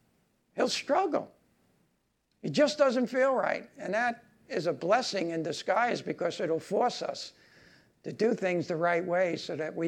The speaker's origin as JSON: {"language": "English", "town": "Brooklyn", "region": "New York", "country": "United States", "said": "He's from Mexico City. I'm from Brooklyn."}